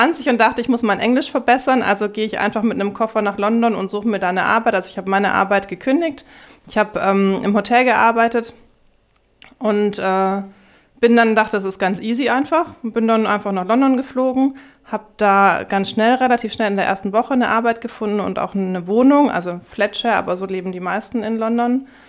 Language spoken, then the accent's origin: German; Stuttgart, Baden-Württemberg, Germany; also born or lived in Oman; Ursprünglich bin ich Stuttgarterin, also Spätzlesfresserin, sagt mein Sohn jetzt. hört man zum Glück nicht mehr. Im Oman waren wir 5 Jahre